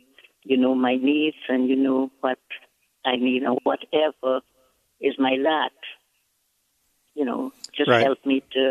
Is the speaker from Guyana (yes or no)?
yes; Guyana; now in United States; I spend most of my life here. but I'm from Guyana, British Guyana.